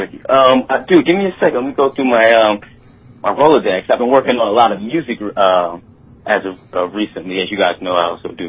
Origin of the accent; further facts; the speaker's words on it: Virginia, United States; I was touring from Virginia, where I'm from